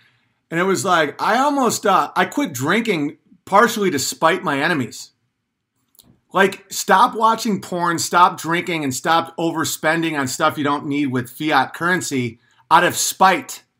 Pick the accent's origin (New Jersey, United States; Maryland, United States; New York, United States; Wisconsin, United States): New York, United States; I'm from Northern New York, you know? That's what we do. Because it's true. The town I'm from, that's what you do.